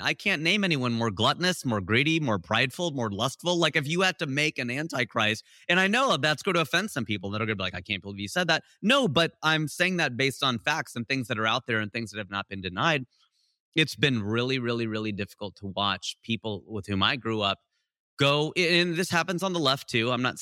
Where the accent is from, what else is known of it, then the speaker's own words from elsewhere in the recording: India; because I was like, no, I'm Indian.